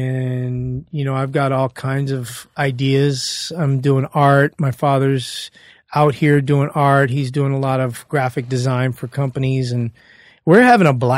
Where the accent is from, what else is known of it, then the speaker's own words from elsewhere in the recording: Hawaii, United States; I'm like, no, I'm Japanese Hawaiian.